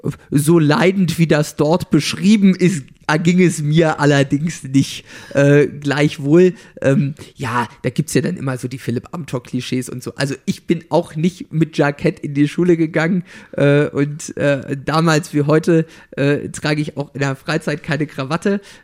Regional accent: Mecklenburg-Vorpommern, Germany; ich komme ja wie sie aus Mecklenburg-Vorpommern

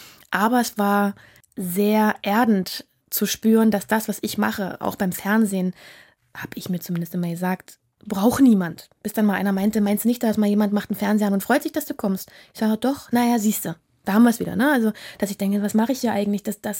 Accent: Halle, Saxony-Anhalt, Germany; also born or lived in Berlin; In Halle ist es gar nicht dem Berliner Dialekt so fremd. Wir icken nicht.

